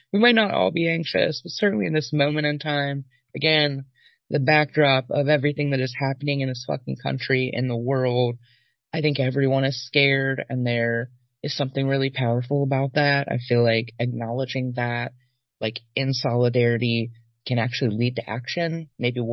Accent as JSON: {"language": "English", "region": "Kentucky", "country": "United States", "lives_now": "Seattle, United States", "said": "Or if I disclosed that I was from Kentucky, I would say something like, \"I don't always tell people this,\" or like, \"I don't want to say it out loud.\""}